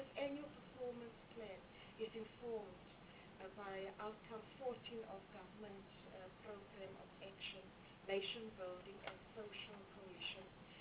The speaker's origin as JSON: {"language": "English", "region": "Eastern Cape", "country": "South Africa", "tie": "born or raised there", "said": "my hometown, Eastern Cape"}